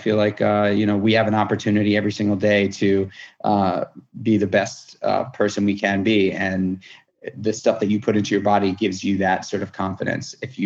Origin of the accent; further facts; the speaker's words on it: New York City, New York, United States; I grew up in New York City. I started, you know, walking down a dark road at a very early age